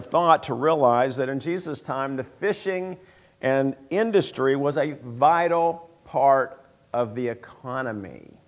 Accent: Oklahoma, United States; Well, I grew up in Oklahoma.

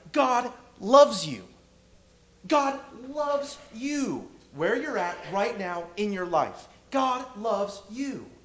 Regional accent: Grass Valley, California, United States; I grew up in Northern California. Everything is built on angles. Everything is built on 45-degree angles, all right? It's Grass Valley.

